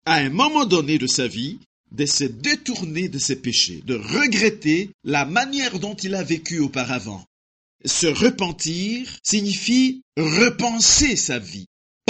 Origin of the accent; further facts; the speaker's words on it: DR Congo; chez nous, en RDC, on entend souvent ce tristement célèbre adage.